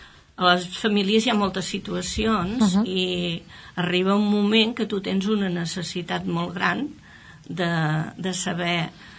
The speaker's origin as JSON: {"language": "Catalan", "town": "Llagostera", "region": "Catalonia", "country": "Spain", "tie": "born or raised there", "also_born_or_lived": "Caldes", "said": "jo sóc nascuda a Caldes, els meus pares vivien a Caldes, però la meva mare no tenia salut, i vaig venir aquí a Llagostera"}